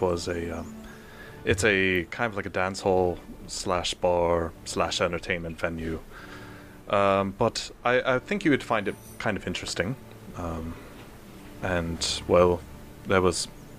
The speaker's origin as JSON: {"language": "English", "region": "Maryland", "country": "United States", "said": "So since we're all from the Eastern Shore, but you know, if you ever had to go to St. Michael's"}